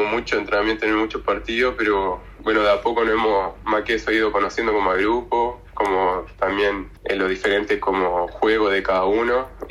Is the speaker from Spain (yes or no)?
no; Graneros, O'Higgins, Chile; now in La Paloma, Uruguay; tengo 23 años y soy de Chile, de las 6 regiones, la ciudad específica Granero, Rancagua, que está en la zona central de Chile. Y eso ya hace 4 años más o menos que me vine a vivir a Uruguay y en La Paloma